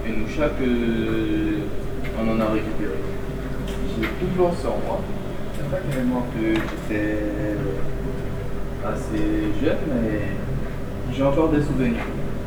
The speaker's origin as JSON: {"language": "French", "region": "French Guiana", "country": "France", "tie": "born or raised there", "said": "J'ai grandi en Guyane. Ça fait seulement 4 ans que j'habite en France. Donc si j'ai fait un an à Saint-Étienne, 3 ans que je suis à Clermont, mais sur la première année, j'ai passé 6 mois en Guyane."}